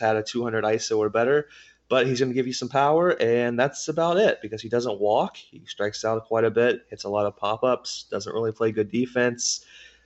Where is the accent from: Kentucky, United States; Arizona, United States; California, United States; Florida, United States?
Florida, United States; Tampa; Well, I'm from the Tampa area